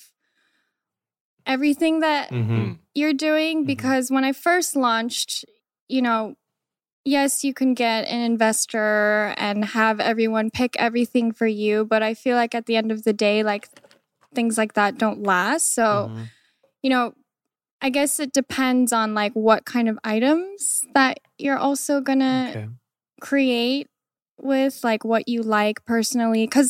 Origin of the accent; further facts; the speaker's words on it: Des Moines, Iowa, United States; So I grew up in Des Moines in this very suburbs. I think I was like the only Korean girl at school.